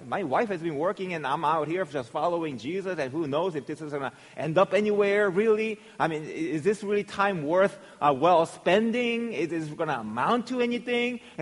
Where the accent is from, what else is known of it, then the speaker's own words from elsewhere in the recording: South Korea; English is a second language; when I was growing up in Korea, there were many sparrows.